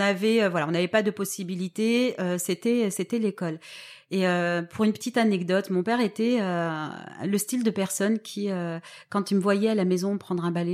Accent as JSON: {"language": "French", "town": "Toulon", "region": "Provence-Alpes-Côte d'Azur", "country": "France", "said": "Alors, moi, je viens de Toulon, donc qui est une ville que tout le monde connaît près de Marseille. Je suis l'aînée de 7 enfants, donc de parents maghrébins. Mon papa est arrivé en France dans les années 60."}